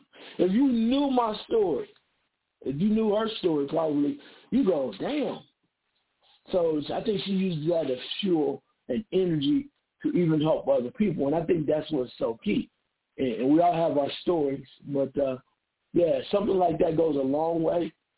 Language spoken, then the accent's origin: English; Dayton, Ohio, United States; the way I grew up in a very segregated community, growing up in Dayton, Ohio, most people stayed to themselves.